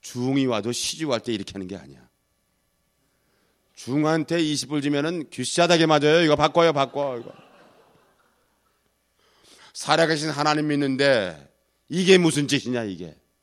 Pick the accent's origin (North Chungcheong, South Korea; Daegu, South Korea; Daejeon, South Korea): Daejeon, South Korea; 저는 거기 바로 옆에 대전입니다.